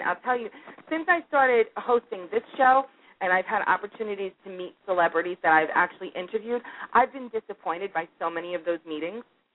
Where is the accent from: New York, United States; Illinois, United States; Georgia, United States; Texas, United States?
New York, United States; Yonkers; She came from the Bronx. I came from Yonkers. We're right on the borderline.